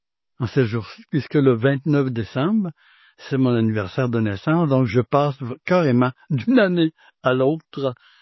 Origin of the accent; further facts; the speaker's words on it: Lévis, Quebec, Canada; je suis originaire de Lévis, ma famille est de Bellechasse.